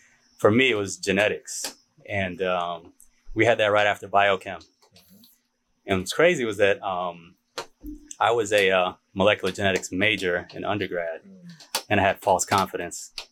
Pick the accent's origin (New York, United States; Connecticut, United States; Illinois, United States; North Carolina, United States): Illinois, United States; You know, I grew up in Illinois